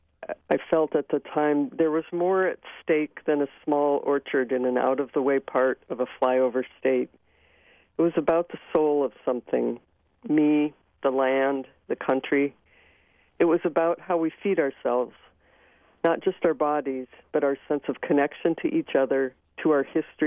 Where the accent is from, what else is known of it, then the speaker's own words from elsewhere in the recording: Iowa, United States; These days, I think Wisconsin is a state that has more diverse agriculture probably than my home state of Iowa.